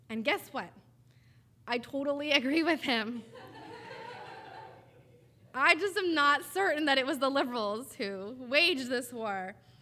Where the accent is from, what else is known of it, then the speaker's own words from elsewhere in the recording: California, United States; I grew up right near South Coast Plaza and my family would walk to the mall